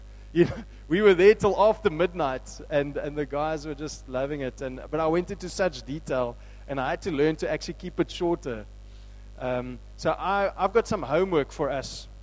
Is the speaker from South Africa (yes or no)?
yes; South Africa; Growing up in South Africa, there's a lot of church-going people, religious-type people.